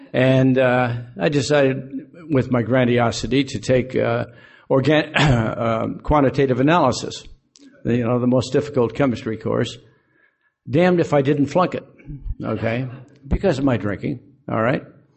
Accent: Aurora, Illinois, United States; And I used to start off my story by saying that I grew up in Aurora, Illinois. That's the vacation spot of the Midwest.

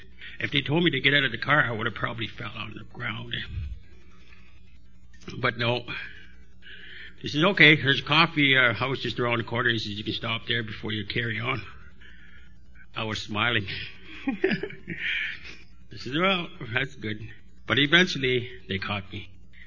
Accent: Thessalon, Ontario, Canada; And I'm from Thessalon. And I was born in Thessalon.

